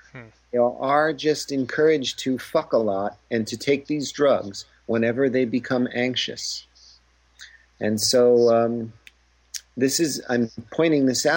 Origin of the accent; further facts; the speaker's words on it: Boston, Massachusetts, United States; I was born in Boston. I was kind of raised in the shadow of these Revolutionary War monuments